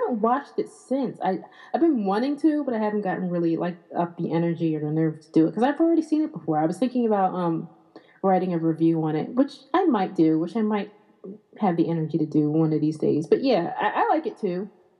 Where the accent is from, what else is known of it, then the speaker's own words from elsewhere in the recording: Philadelphia, Pennsylvania, United States; Philadelphia, so that's always, there's always pride when I find out that certain actors that I've enjoyed are from my hometown.